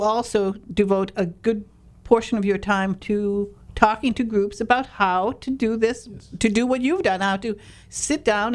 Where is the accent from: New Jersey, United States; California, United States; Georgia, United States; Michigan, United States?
Michigan, United States; As I mentioned to you, I'm from Northern Michigan, and from a small town.